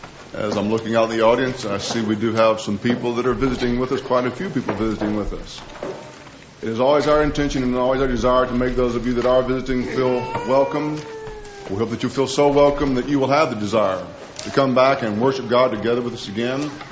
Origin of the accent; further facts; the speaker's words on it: Grenada, Mississippi, United States; moved away; I remember growing up in Grenada, Mississippi.